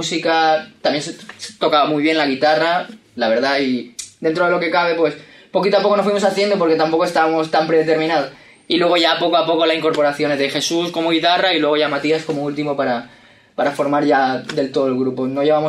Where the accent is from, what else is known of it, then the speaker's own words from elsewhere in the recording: Ecuador; viajamos de Ecuador, somos de Ecuador